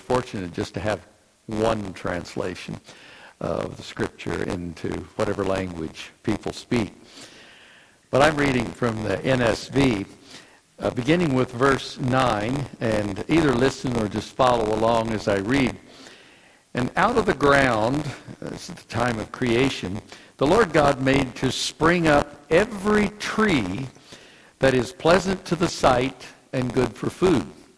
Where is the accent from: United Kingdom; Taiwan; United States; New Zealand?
United States; Kentucky; But this morning, I grew up in Kentucky. My parents left Delaware to serve as church planters in the hills of southeastern Kentucky. So that's where I grew up. That's where I went to grade school and high school.